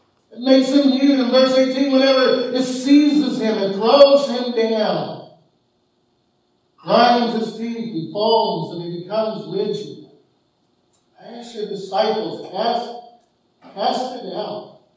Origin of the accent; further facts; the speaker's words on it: Kansas City, United States; We were youth pastors at the church I grew up in Kansas City.